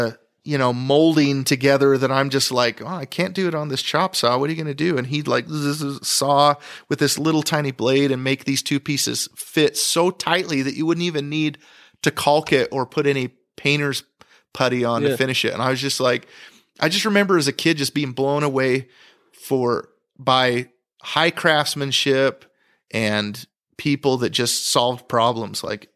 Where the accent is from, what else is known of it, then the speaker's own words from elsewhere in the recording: Idaho, United States; Because I grew up in, you know, where I grew up in Idaho, you made things work. I remember just being on the farm, it's potato harvest